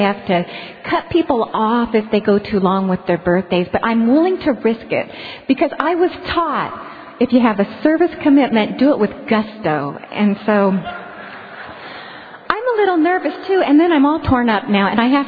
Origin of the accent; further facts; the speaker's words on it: Estacada, Oregon, United States; I grew up in Estacada, Oregon. Are there any Estacada folks out there? Because I would love to see you. It's a small logging town